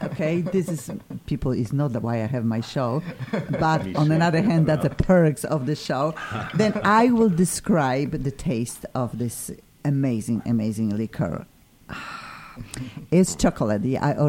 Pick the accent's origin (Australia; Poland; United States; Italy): Poland; English is a second language; I am from Poland.